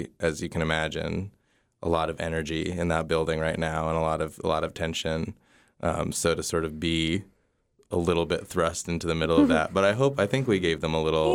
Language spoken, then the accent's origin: English; New York, United States; now in Austin, United States; I'm from New York originally, and Lauren is from California. And but we've been in Austin for the last few years.